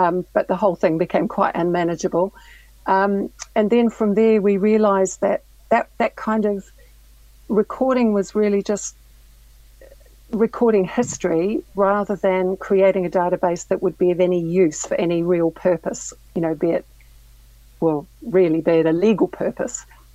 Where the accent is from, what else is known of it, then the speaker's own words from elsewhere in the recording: New Zealand; You know, I'm a citizen. I'm a New Zealander who somehow found myself in this position.